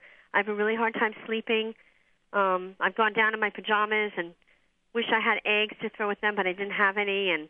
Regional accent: New York City, New York, United States; I'm from New York City.

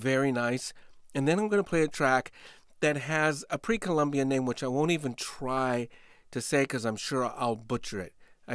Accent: California, United States; You know, I'm from Northern California and I agree.

